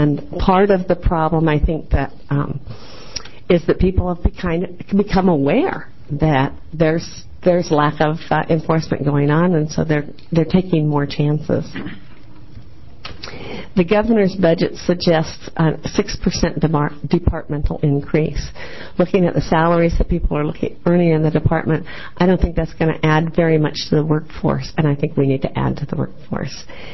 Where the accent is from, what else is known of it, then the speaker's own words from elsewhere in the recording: Portland, Oregon, United States; I'm from Portland, and I'm the facilitator for Tax Fairness Oregon.